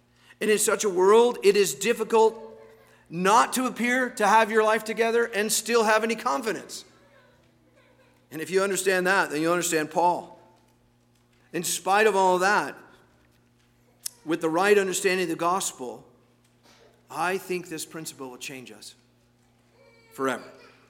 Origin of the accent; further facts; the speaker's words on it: United States; Because I am an American, and that's how we live.